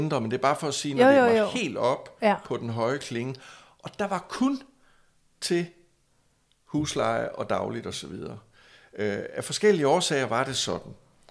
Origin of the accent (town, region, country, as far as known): Aarhus, Central Denmark Region, Denmark; born or raised there; moved away as an adult